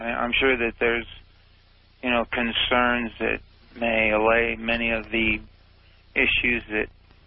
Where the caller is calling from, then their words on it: Phoenix, Arizona, United States; I'm calling from Phoenix, Arizona.